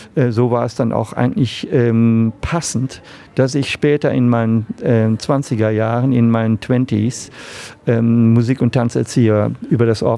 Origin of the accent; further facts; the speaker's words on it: Germany; accent: German; Mein Akzent, der deutsche Akzent im Englischen, oder bei mir so ein bisschen hin zum französischen Akzent im Englischen, der wurde immer sehr gemocht.